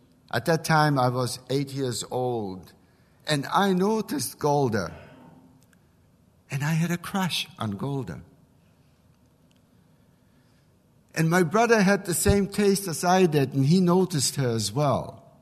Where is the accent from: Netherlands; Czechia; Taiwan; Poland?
Poland; Skarżysko, Świętokrzyskie Voivodeship; English is a second language; moved away; Let me take you back to my hometown in Skarżysko. There were six of us.